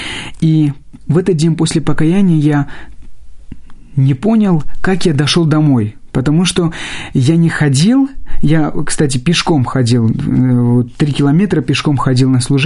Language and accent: Russian; Armenia; first language Armenian; Russian is a second language; now in Moscow, Russia; я тогда не мог даже разговаривать на литературном армянском языке, только знал свой диалект, который многие не понимают.